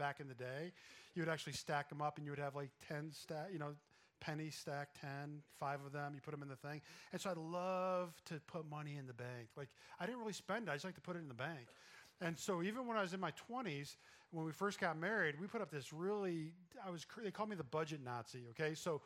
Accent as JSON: {"language": "English", "town": "Vestal", "region": "New York", "country": "United States", "tie": "born or raised there", "said": "because I grew up in Vestal, and I had to drive like down 26, like out in the boondocks to get my car washed."}